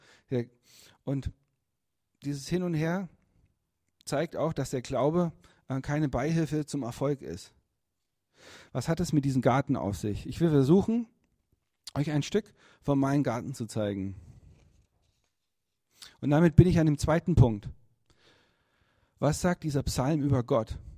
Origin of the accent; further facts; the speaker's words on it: Berlin, Germany; Als Berliner macht es auch keinen Sinn, auf nach irgendwelchen Bergen zu gucken.